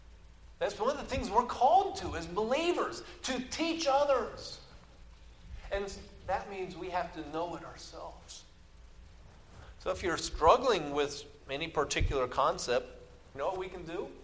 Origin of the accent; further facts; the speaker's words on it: Oklahoma, United States; I'm from Oklahoma.